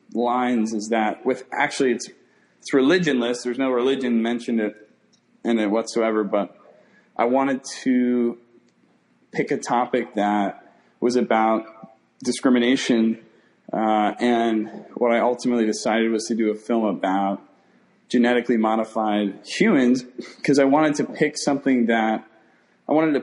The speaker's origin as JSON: {"language": "English", "region": "Florida", "country": "United States", "said": "I'm from Florida."}